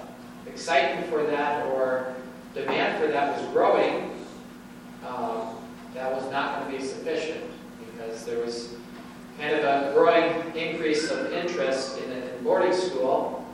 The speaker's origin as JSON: {"language": "English", "town": "Omaha", "region": "Nebraska", "country": "United States", "tie": "born or raised there", "said": "I went to school at Omaha, I grew up in Omaha"}